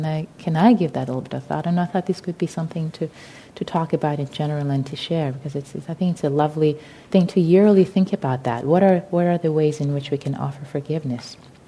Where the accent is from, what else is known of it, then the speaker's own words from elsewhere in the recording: Tehran, Tehran Province, Iran; born there; English is a second language; I'm Persian, I'm Iranian. I was born in Tehran, Iran.